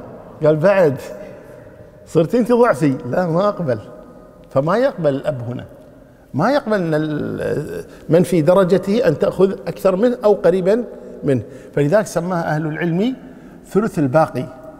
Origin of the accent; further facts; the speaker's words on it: Kuwait; هذه الأشياء حنا عندنا بالكويت